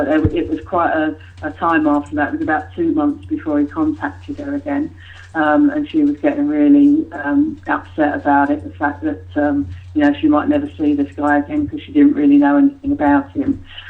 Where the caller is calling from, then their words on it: Accrington, North West England, United Kingdom; Good morning, I'm in Accrington. I'm at my studio.